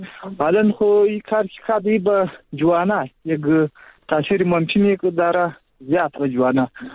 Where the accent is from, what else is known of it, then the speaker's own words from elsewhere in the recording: Zabul, Afghanistan; من مسکن افغان هستیم، از ولایت زابل ولسوالی خاک افغان هست میزنیم.